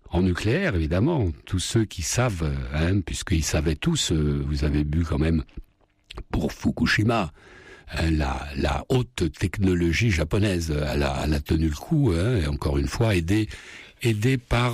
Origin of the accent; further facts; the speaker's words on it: France; donc on est français